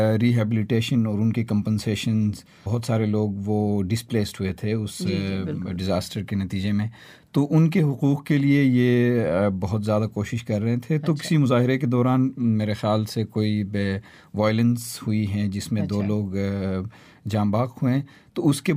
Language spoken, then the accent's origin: Urdu; Gilgit-Baltistan, Pakistan; جب میں اپنے انٹروڈکشنز میں کہتا تھا کہ میں گلگت بلتستان سے ہوں